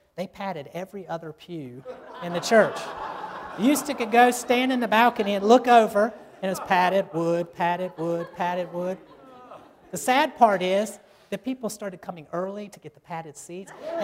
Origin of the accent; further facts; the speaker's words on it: Virginia, United States; Up where I grew up in Virginia, all the churches there that are started are splits off of other churches